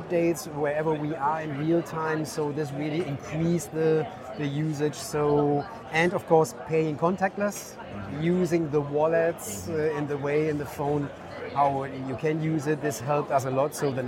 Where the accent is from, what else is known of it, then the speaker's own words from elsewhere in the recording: Germany; English is a second language; I'm from Germany.